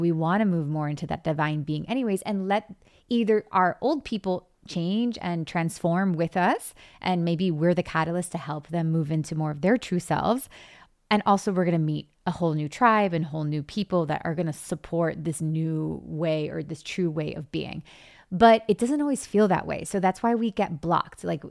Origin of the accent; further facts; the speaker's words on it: Miami, Florida, United States; So for example, I grew up in Miami in a very Cuban Catholic community.